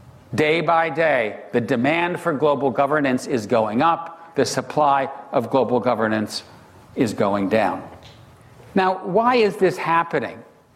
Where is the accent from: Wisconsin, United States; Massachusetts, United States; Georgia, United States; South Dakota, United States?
Wisconsin, United States; I grew up in Wisconsin, right? When I grew up in Wisconsin, it was the land of milk and honey